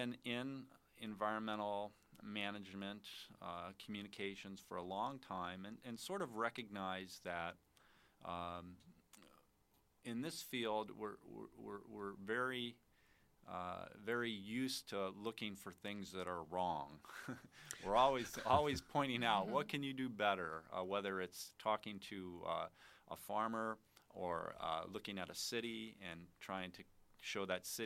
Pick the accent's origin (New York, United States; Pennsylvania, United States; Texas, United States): Pennsylvania, United States; moved away as an adult; now in Wisconsin, United States; I've been in Wisconsin for a very long time now, well over 20 years, but I'm not a native. I grew up in Pennsylvania, northeastern Pennsylvania, and came to Wisconsin back in the mid-'80s to attend college at Northland College